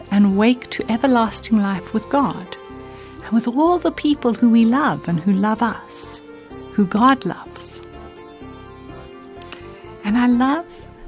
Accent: South Africa; Even if we are South African citizens living in our own country, we can feel a bit like we don't belong.

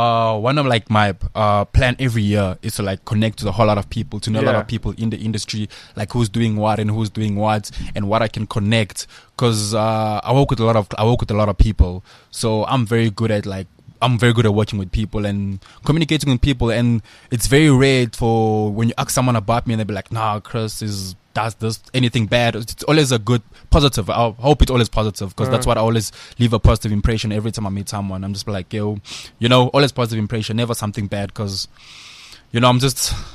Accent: Johannesburg, Gauteng, South Africa; I grew up in Rosettenville, south side of Johannesburg.

